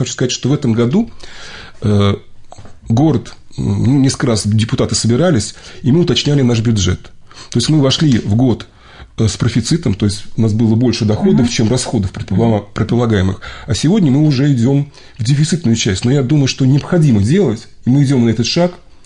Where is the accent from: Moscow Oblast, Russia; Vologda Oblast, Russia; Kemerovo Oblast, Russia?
Moscow Oblast, Russia; Ramenskoye; Мне как коренному раменцу очень приятно, что город развивается в правильном направлении